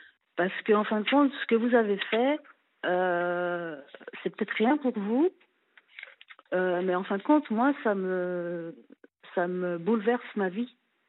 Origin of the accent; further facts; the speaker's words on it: France; also born or lived in Brussels; now in Israel; Donc, je suis partie de France très, très tôt.